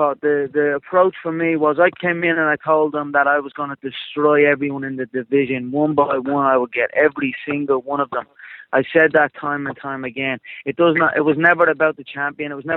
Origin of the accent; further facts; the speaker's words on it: Dublin, Leinster, Ireland; but I'm saying you don't have a show in my hometown and not have me on it.